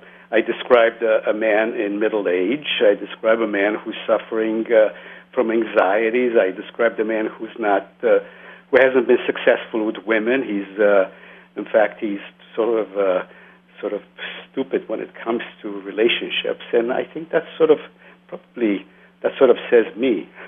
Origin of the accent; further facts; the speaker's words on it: Romania; as you said in the introduction, that I am from Romania.